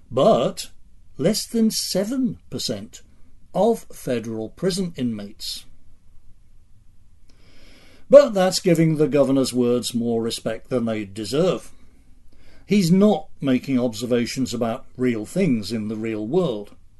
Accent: England, United Kingdom; now in United States; I grew up in England. I didn't actually get here until 1973.

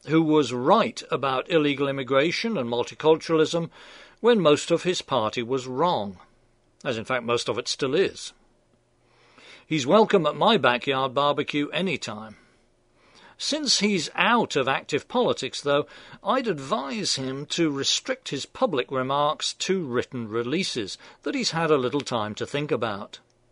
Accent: United Kingdom; For one thing, I'm British, and we have a genetic predisposition to females in power.

